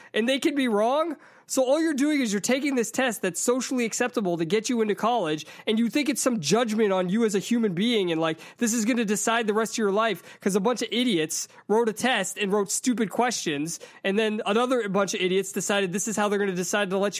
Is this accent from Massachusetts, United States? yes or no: yes; Boston, Massachusetts, United States; Yeah, but I'm from Boston.